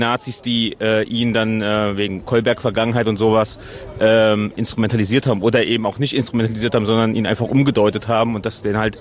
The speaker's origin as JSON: {"language": "German", "town": "Erfurt", "region": "Thuringia", "country": "Germany", "said": "Ja, also ich komme aus Erfurt und ich wohne hier auch schon sehr lange."}